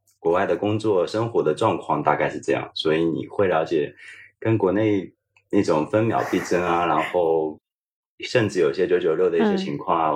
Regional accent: China

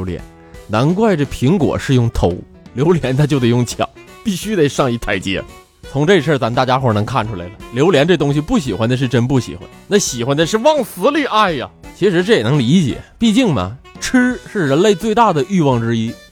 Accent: Northeast China, China; 我们东北人确实有这个好客的劲儿

